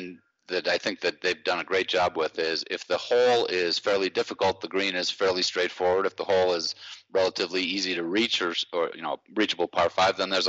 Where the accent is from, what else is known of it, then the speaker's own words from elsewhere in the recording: Illinois, United States; moved away; I grew up outside of Chicago, but I've been in Colorado since, been in mostly in Grand County since 1982.